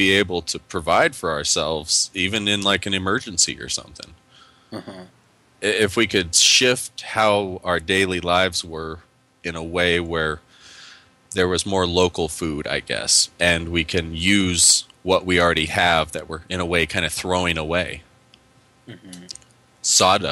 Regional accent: Colorado, United States; Yes, I'm born and raised in Teller County, just west of Colorado Springs.

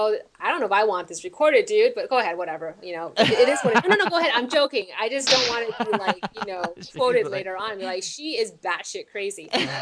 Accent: Taiwan; I'm actually from Taiwan.

